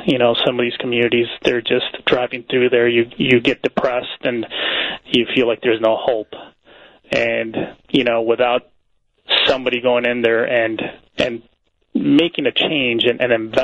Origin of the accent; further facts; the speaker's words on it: Chicago, Illinois, United States; I was born and raised in the near South Side in a neighborhood, a very nice neighborhood named Pilsen, which I'm very proud of. So I'm a Pilsen native, born and raised. I stayed local for university.